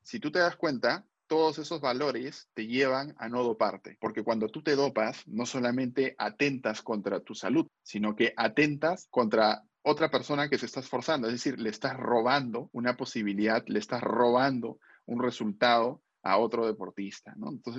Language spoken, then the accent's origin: Spanish; Peru; tú imagínate que los peruanos nos respetemos de esa manera y que todos querramos ser como otro peruano, ¿no?